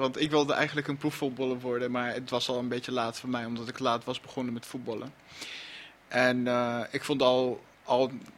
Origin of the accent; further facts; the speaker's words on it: Iraq; Dutch is a second language; now in Netherlands; Ik kom oorspronkelijk uit Irak. Sinds 2010 woon ik hier in Nederland. Dus mijn Nederlands was ook toen niet zo goed